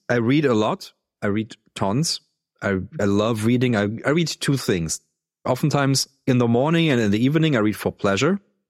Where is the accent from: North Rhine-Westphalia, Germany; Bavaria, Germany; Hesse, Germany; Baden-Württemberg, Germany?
Baden-Württemberg, Germany; I mean, I come from the Black Forest and I always had the mountains and forest around me, or like vineyards, lots of vineyards everywhere.